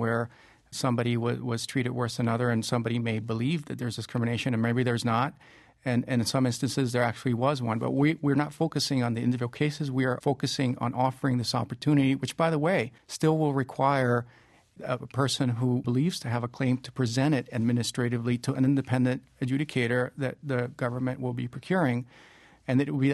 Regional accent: Nicaragua; now in United States; I am an immigrant from Nicaragua. My grandfather farmed cotton. My father actually came to study in the United States, even though he went back to Central America and where he raised us.

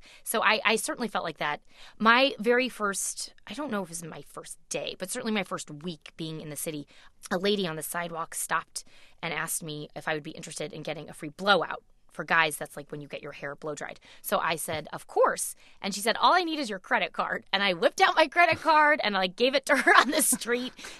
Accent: St. Louis, Missouri, United States; moved away as an adult; now in New York, United States; I grew up in St. Louis, and I moved to New York after college

